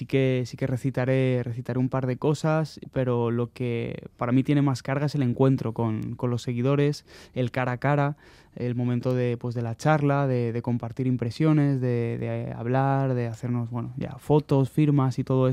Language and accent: Spanish; Alicante, Valencian Community, Spain; ahora en cuanto vuelva a Alicante, cuando pueda volver a mi tierra, ya me sentaré con ellos